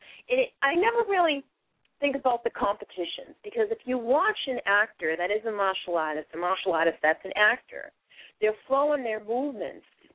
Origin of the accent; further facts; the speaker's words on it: Boston, Massachusetts, United States; I mean, I'm originally from Boston. As you can tell, you'll hear my accent as I go on.